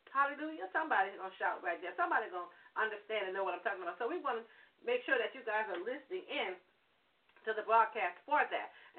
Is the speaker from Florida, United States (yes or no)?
no; Harvey, Louisiana, United States; Me and my husband are a very powerful duet team … we're from Harvey, Louisiana.